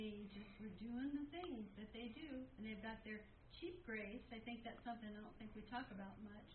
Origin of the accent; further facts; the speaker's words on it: California, United States; was growing up in California.